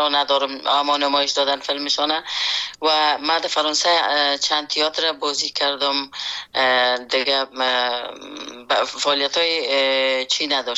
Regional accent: Afghanistan; born or raised there; moved away

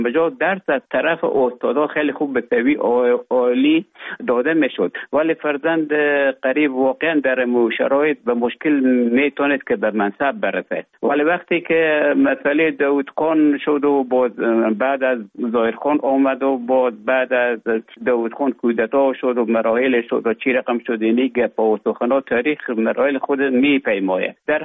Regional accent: Afghanistan; moved away as an adult; also born or lived in Russia; now in Finland; طالبا آمدن من در افغانستان بودم. بعد از ای که از افغانستان طالبا آمدن به اوج گذاره محکمه که مشکل بود و آمدم به طرف های روسیه و از روسیه آمدم به ایج بفنلان

